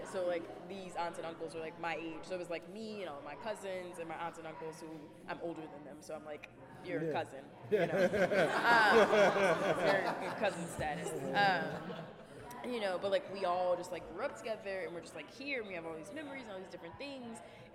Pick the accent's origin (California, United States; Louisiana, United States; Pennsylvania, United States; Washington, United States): Louisiana, United States; New Orleans; When I was growing up in the Lower Ninth Ward, I grew up on Lizardia Earth Court. I lived in a shotgun double, two-bedroom shotgun double.